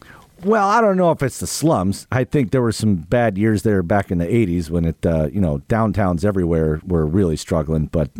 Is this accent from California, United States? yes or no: yes; San Diego, California, United States; I'm from San Diego. You're from where? I'm from San Diego.